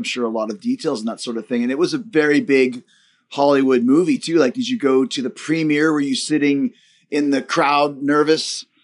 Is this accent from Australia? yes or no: no; Canada; Let's kind of start because I'm Canadian, mm-hmm, and I have been skiing since I was 8 years old.